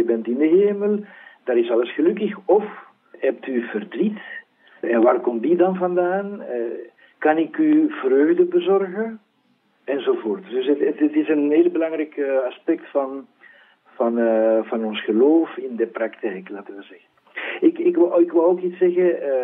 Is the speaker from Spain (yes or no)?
yes; Spain; born there; Dutch is a second language; also born or lived in Belgium; zoals je zei. Ik werd in Spanje geboren in 1957. Hè. En dan, ik heb in Leuven gestudeerd, geneeskunde in het Nederlands. En zo heb ik deze mooie taal geleerd.